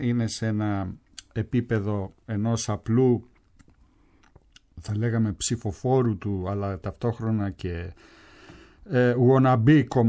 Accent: Rethymno, Crete, Greece; είμαι κριτικός, ξέρεις, είμαι από το Ρέθυμνο.

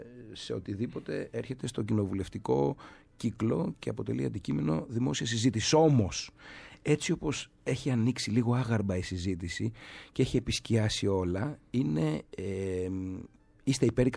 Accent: Ionian Islands, Greece; Να πούμε και για την Κεφαλονιά, την ιδιαίτερη πατρίδα μου, θα μου δίνει ακόμα μεγαλύτερη χαρά.

